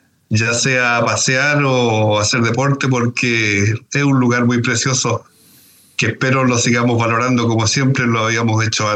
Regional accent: Chiguayante, Biobío, Chile; also born or lived in Concepción; yo siempre he sido de la zona, pues nací en Chiguayante, me crié en Chiguayante, después viviendo en Concepción

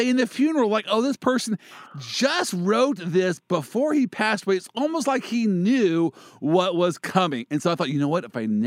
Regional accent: Kansas City, United States; I am from Kansas City, so I don't really know how things are going.

